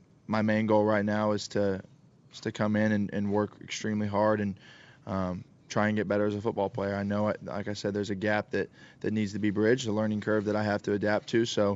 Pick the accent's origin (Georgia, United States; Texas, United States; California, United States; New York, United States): Texas, United States; Kerrville; from Kerrville, Texas.